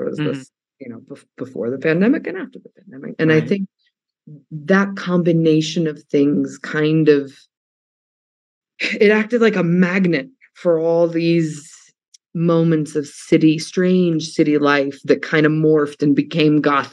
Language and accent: English; Cairo, Cairo Governorate, Egypt; also born or lived in Belgrade / Los Angeles / New York; now in United States; You know, I was born in Belgrade. I grew up in Cairo. I lived in LA. I've been a city person most of my life.